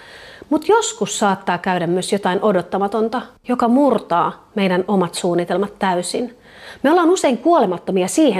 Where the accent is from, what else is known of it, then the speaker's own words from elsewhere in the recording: Seinäjoki, South Ostrobothnia, Finland; Minähän olen Pohjanmaalta Seinäjoelta kotoisin, ja meillä on aivan huikea Jouppilan vuori, joka on siis käytännössä sain pieni nyppylä